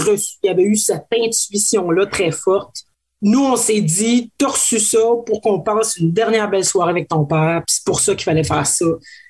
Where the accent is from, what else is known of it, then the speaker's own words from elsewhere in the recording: Quebec, Canada; je viens de l'Abitibi, fait que c'est comme doublement honteux.